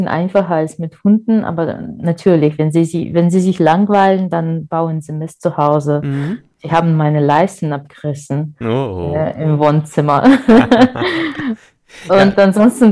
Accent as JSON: {"language": "German", "town": "Omsk", "region": "Omsk Oblast", "country": "Russia", "second_language": "German", "moved": "yes", "lives_now": "Göttingen, Germany", "said": "ich komme ursprünglich aus Russland, aus einer Großstadt in Sibirien, Omsk. Das liegt an der Grenze mit Kasachstan. Mhm. Also ganz weit weg, 5000 Kilometer von hier entfernt. Und bin hier in Deutschland seit 2015"}